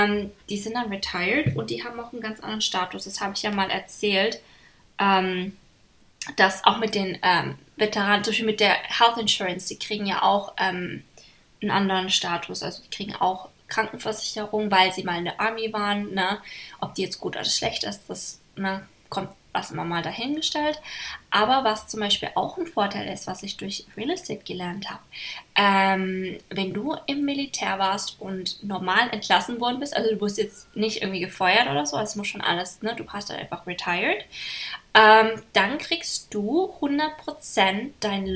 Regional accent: Baden-Württemberg, Germany; also ich komme ja aus Baden-Württemberg, ne?

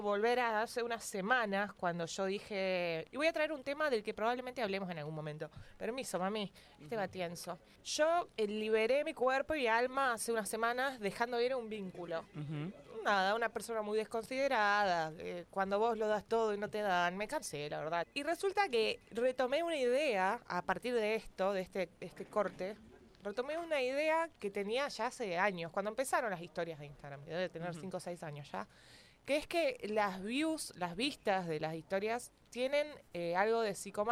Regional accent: Argentina; Digo confesar porque soy una persona muy poco laica. Yo soy argentina.

